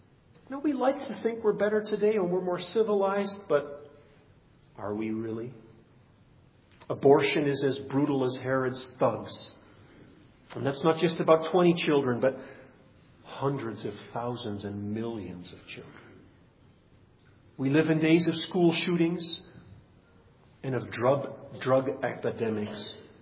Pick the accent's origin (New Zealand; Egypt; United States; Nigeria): Nigeria; I often tell the story of growing up in Nigeria, and as a child, 50% of children there died before their first birthday.